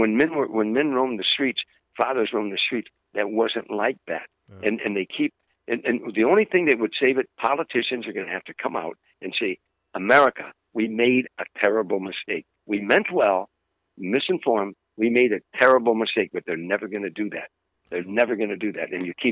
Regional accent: Harvey, Illinois, United States; When I was growing up in Harvey, the mantra was this simple, very simple.

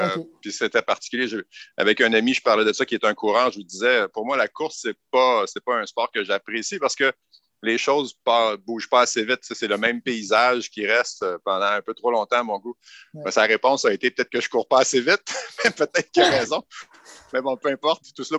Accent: Saint-Jérôme, Quebec, Canada; j'ai grandi dans les Laurentides, dans le village de Saint-Jérôme. À l'époque, c'était un village. Maintenant, c'est rendu une ville, une banlieue pratiquement. Mais à l'époque, c'était un petit village.

